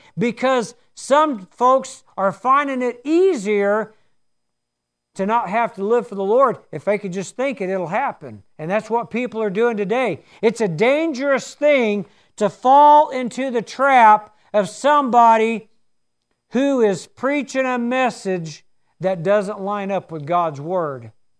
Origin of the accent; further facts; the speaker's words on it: the South, United States; See, I'm a hillbilly. I'm from the South, and I like simple.